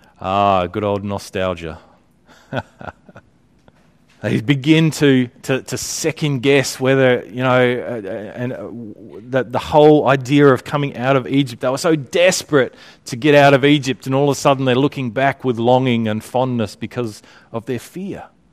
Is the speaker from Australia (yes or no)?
yes; Australia; in Australia we claim like Russell Crowe as an Aussie